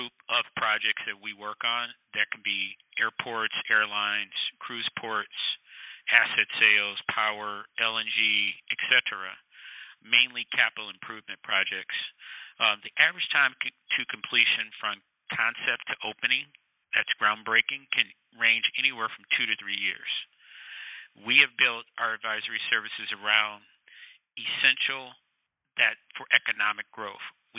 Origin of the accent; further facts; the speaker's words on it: Joliet, Illinois, United States; I grew up in Joliet, Illinois, the Chicagoland area. Went from there to Morehouse College to play on a tennis scholarship.